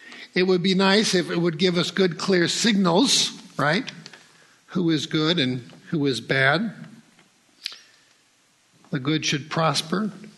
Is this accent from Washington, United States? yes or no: no; South Dakota, United States; also born or lived in Oregon; Now, I come from Oregon, of course. Grew up in South Dakota.